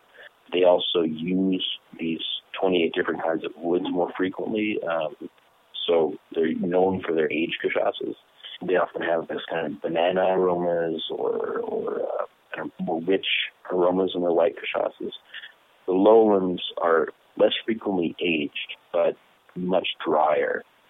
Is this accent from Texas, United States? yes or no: yes; Texas, United States; I come from Texas, and it reminds me of the Texas Hill Country